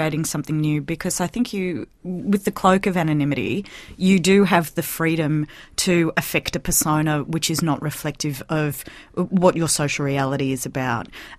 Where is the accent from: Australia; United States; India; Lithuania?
Australia; Wollongong, New South Wales; but, you know, I'm from Wollongong. I'm tough.